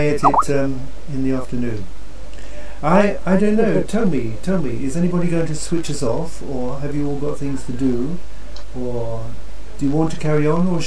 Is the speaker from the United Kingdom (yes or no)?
yes; England, United Kingdom; Well, as an Englishman